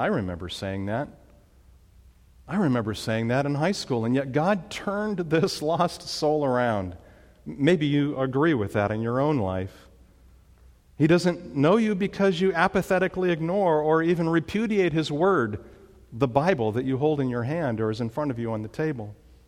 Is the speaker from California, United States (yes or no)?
yes; California, United States; Debbie and I grew up in the Mojave Desert. I don't recommend moving there. In the Antelope Valley in California, where the wildflowers blanketed the hillsides.